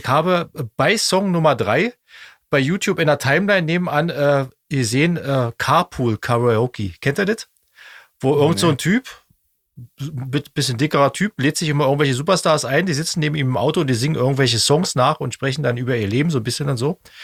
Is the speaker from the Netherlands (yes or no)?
no; Austria; aber ich bin ja aus Österreich.